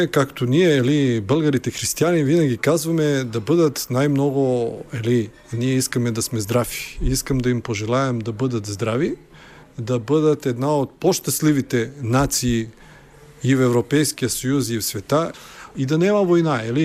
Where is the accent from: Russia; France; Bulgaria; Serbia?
Serbia; Dimitrovgrad, Pirot District; Аз съм от Цариброд, баща ми е по-потекло от тук, от Цариброд, да. От село Врапча, кое е едно от разделените села след подписването на Нойския мирен договор. А майка ми е сръбкиня